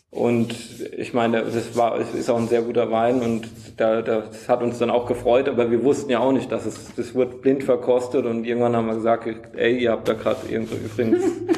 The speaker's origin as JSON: {"language": "German", "town": "Wachenheim", "region": "Rhineland-Palatinate", "country": "Germany", "said": "ich komme aus Wachenheim, da sieht man halt auch öfter mal einen Traktor. Und drumherum, ich wohne 50 Meter weg vom Feld."}